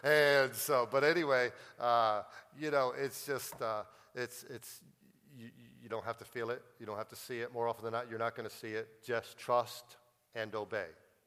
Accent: New England, United States; I'm from New England, and I know I don't want to stereotype all New Englanders

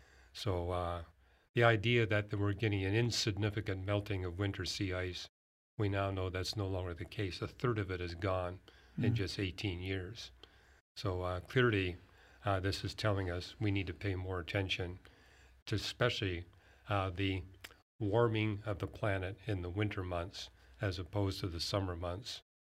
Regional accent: Vancouver, British Columbia, Canada; I grew up in Vancouver.

